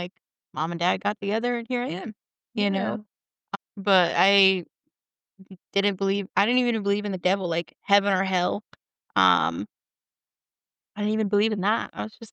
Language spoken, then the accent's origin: English; Massachusetts, United States; I'm not from, Texas. I'm from Massachusetts.